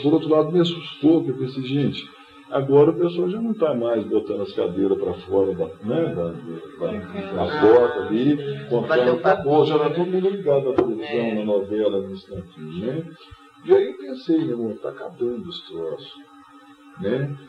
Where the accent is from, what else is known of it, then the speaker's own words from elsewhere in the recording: Morro do Ferro, Minas Gerais, Brazil; o pessoal da minha terra vinha para esse lado de cá, né, saía de Morro do Ferro